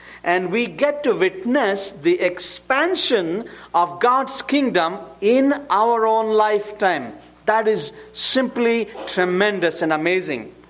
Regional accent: southern India, India; As you know, I come from India, southern part of India, and I grew up as a very in a village, in a poor background.

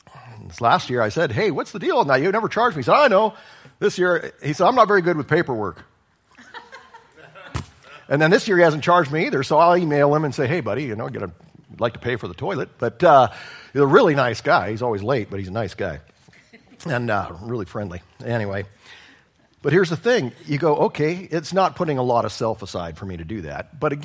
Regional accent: Juneau, Alaska, United States; They were like me when I came from Juneau. I didn't even get it. I'm like, people have horses?

